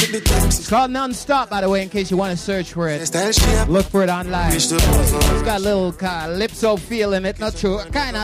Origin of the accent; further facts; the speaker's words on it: Jamaica; now in Canada; I remember when I came from Jamaica, looked outside, saw it all hot and sunny, went out in my slippers.